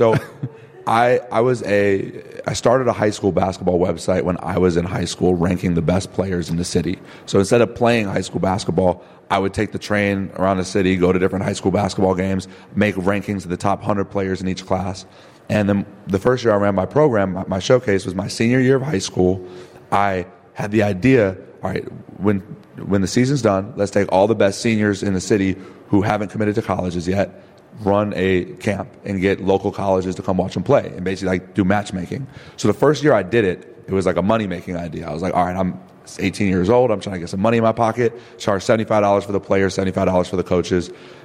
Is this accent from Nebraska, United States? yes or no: no; Evanston, Illinois, United States; So yeah, I grew up in Evanston, playing basketball.